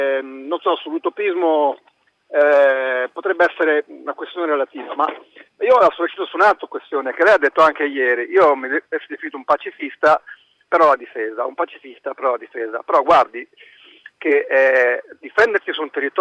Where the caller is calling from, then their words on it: Novara, Piedmont, Italy; Mi chiamo da Novara.